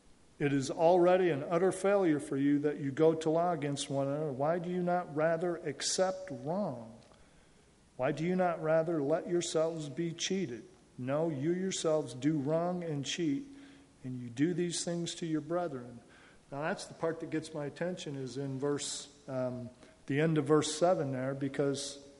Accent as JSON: {"language": "English", "country": "United States", "said": "Man, I'm an American. I have rights. And that's kind of the way we're brought up."}